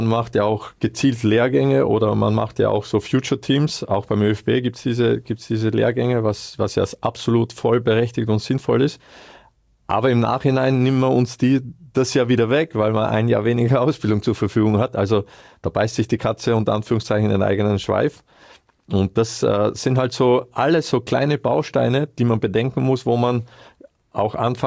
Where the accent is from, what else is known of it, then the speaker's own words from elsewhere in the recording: Austria; Ja, und was bei uns in Österreich halt noch hinzukommt